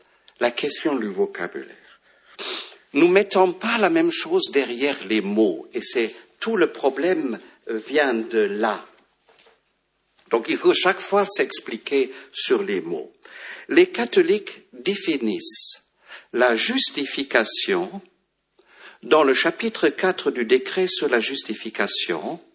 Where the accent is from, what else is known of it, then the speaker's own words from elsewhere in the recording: Germany; French is a second language; now in France; moi je suis allemand, j'avais une mère d'origine protestante